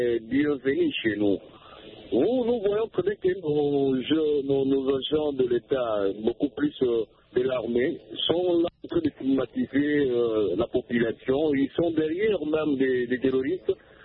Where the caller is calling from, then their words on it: DR Congo; pas même si je suis chez nous en RDC